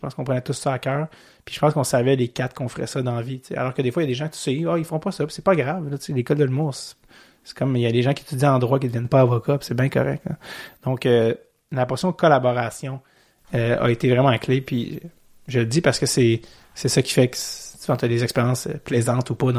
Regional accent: Montreal, Quebec, Canada; Donc, moi, je venais de Montréal.

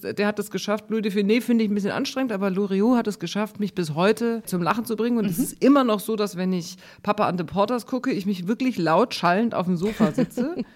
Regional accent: Munich, Bavaria, Germany; ich bin, wie gesagt, in München aufgewachsen mit 2 Brüdern. Ich war die Älteste

